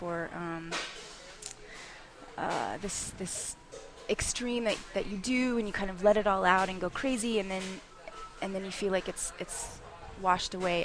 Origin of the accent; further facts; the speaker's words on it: Texas, United States; I'm from South Texas, and so that's very much part of the culture there.